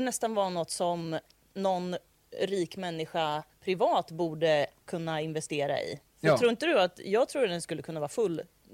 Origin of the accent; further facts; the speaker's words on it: Degerfors, Örebro County, Sweden; när jag var liten och bodde i Degerfors